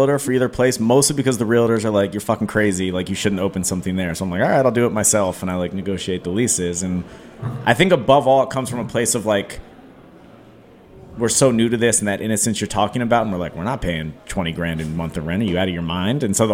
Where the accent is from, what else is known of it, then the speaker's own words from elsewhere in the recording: Washington, District of Columbia, United States; Yeah, and it's like I'm from Mount Pleasant, so I grew up right here.